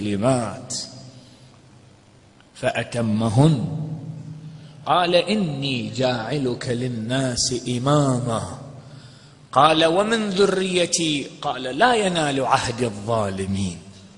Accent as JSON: {"language": "Arabic", "region": "south", "country": "Iraq", "said": "انا من الجنوب"}